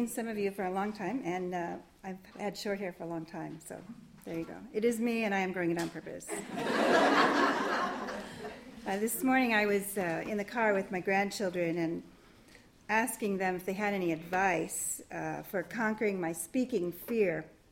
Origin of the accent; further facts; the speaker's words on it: California, United States; accent: Valley Girl; sent me to Village Christian School in the San Fernando Valley. And yes, I do sometimes fall into my Valley Girl accent.